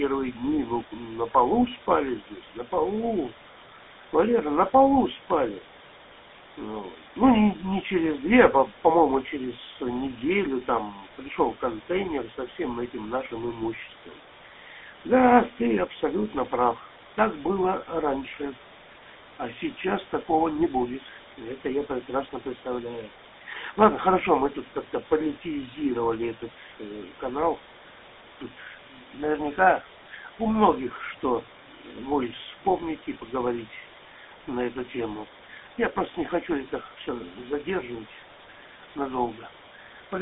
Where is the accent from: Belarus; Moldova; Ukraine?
Moldova; Chișinău; now in Vladivostok, Russia; Мы с Кишинева, с Молдавии, вот сюда, во Владивосток приезжали.